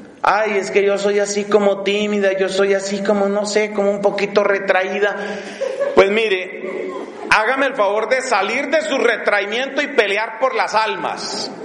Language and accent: Spanish; Colombia; Imagínese lo que me encontré hace poco en una visita a la hermosa ciudad de Bucaramanga en mi país para un asunto de la universidad.